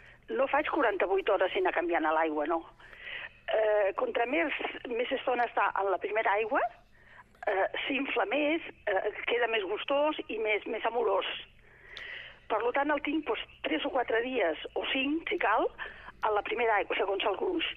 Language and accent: Catalan; Barcelona, Catalonia, Spain; nosaltres som de Barcelona i venim aquí i el comprem a Tortosa també